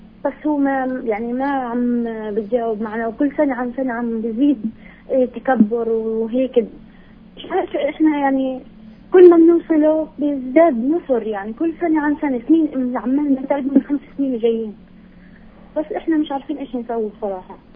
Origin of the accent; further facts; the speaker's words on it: Jerusalem, Palestine; من القدس.